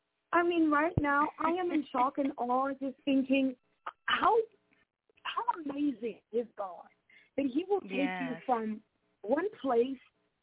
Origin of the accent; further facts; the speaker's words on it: South Africa; I was born and raised in South Africa. I am African by descent